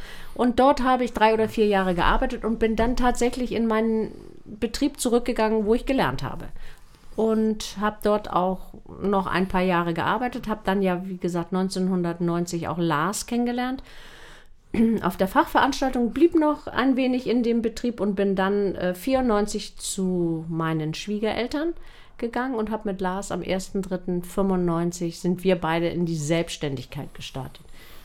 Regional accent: Norderstedt, Schleswig-Holstein, Germany; also born or lived in Hamburg; Ich selber komme auch aus Schleswig-Holstein. Also meine Eltern sind, ich bin zwar in Hamburg geboren, da lege ich auch extremen Wert drauf, sehr großen Wert. Und meine Eltern sind dann nach Norderstedt gezogen

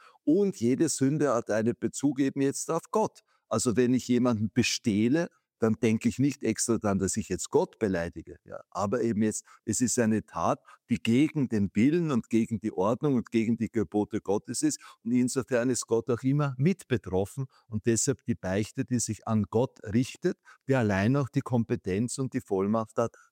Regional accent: Vienna, Austria; born there; Ich bin ein geborener Wiener

